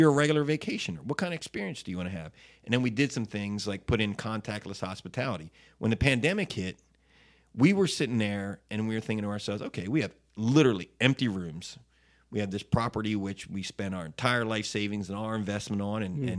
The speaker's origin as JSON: {"language": "English", "region": "Delaware", "country": "United States", "said": "Plus, look, when we moved, I'm from Delaware, and when we moved back a few years ago"}